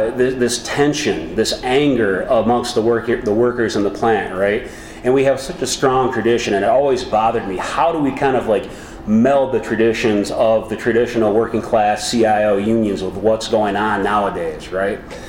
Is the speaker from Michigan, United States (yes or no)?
yes; Flint, Michigan, United States; I'm from Flint, Michigan originally. I came from a real strong union family.